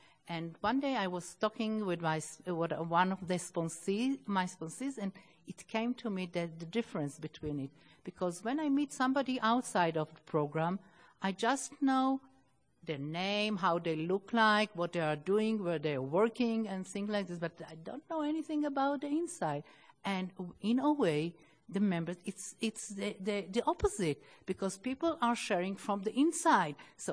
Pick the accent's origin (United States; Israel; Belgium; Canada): Israel; English is a second language; I'm compulsive overeater from Israel, Region 9.